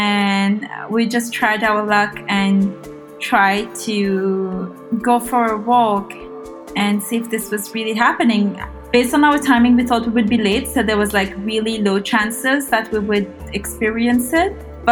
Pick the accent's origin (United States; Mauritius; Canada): Mauritius; moved away as an adult; It was great. I lived like 15 minutes away from the sea. So all our weekend outings was to the beach mostly. And I think it took like, it's only when I left the country, you know, to go overseas for my studies